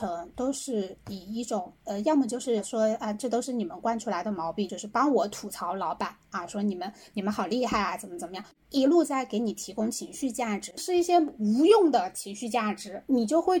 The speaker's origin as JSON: {"language": "Chinese", "region": "southern China", "country": "China", "said": "作为一个南方人，我又没有见过东北的那种雪"}